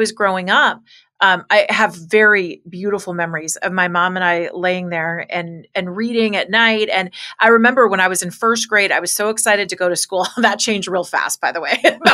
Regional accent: Los Angeles, California, United States; I'm a girl from Los Angeles.

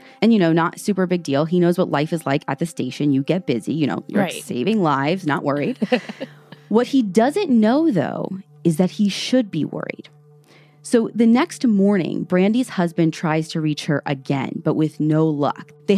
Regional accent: Midwest, United States; I'm awful and from the Midwest.

